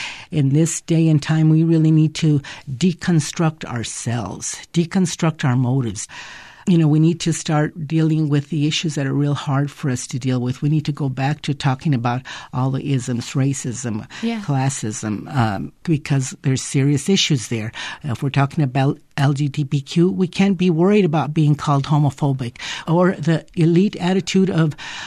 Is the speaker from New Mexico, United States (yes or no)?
yes; Wagon Mound, New Mexico, United States; I'm originally from the Wagon Mound area. My family has been there for many generations.